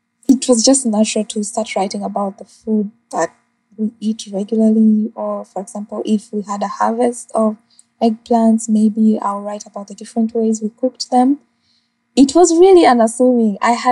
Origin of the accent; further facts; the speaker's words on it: Uganda; So growing up in Uganda, where do I start?